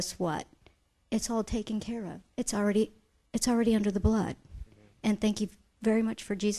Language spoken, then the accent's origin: English; California, United States; I come from California, where a lot of my life was full of turmoil and poor, and realized how important it was to, it's just amazing as I grew up